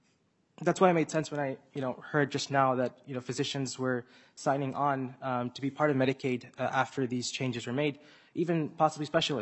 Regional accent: Minnesota, United States; I'm a second-year medical student at the University of Minnesota. I was born and raised in Minnesota. I live in Columbia Heights right now.

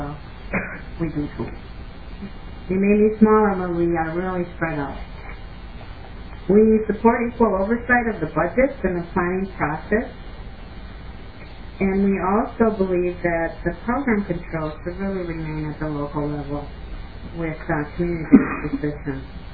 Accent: Willmar, Minnesota, United States; Maybe not so much for Wilmer. I grew up in Wilmer, by the way, and that's where I got my name

